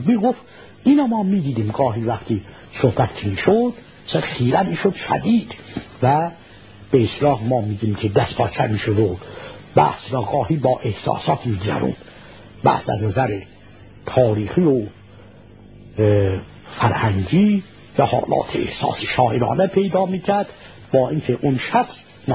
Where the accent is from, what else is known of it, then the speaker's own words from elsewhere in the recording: Iran; گفتم ایرانی هستم و نجف طلبه هستم.